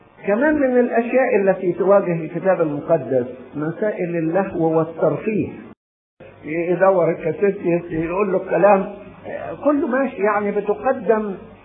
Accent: Egypt; جميع كليات اللاهوت اللي موجودة عندنا في مصر

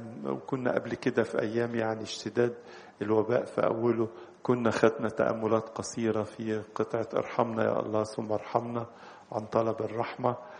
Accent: Egypt

